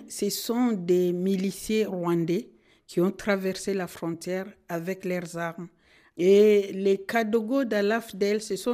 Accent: North Kivu, DR Congo; first language Kinande; il y a le Kinande, ouais, qui est ma langue maternelle, le Swahili. Et je peux comprendre un peu le Kinyarwanda.

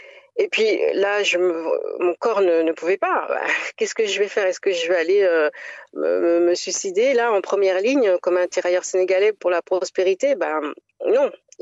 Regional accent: France; En grandissant en France, j'ai petit à petit renoué avec mon héritage culturel et familial dont je ne connaissais pas l'origine.

